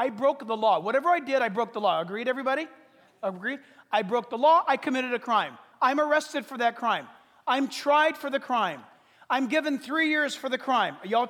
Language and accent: English; California, United States; Back in the day, everybody used to put lights up on their house when I grew up in Orange County.